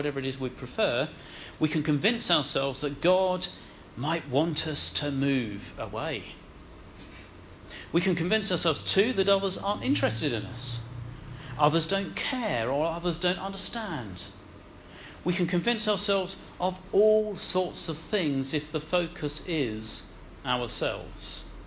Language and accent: English; United Kingdom; I might find it a bit awkward because I'm British.